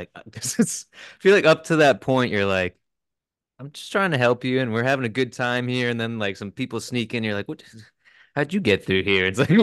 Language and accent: English; Connecticut, United States; I'm from Connecticut